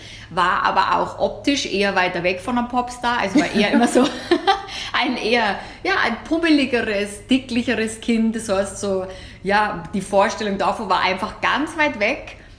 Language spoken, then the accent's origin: German; Bavaria, Germany; komme ja eigentlich eher aus dem ländlichen Teil von Bayern. Also ich bin in der Nähe München aufgewachsen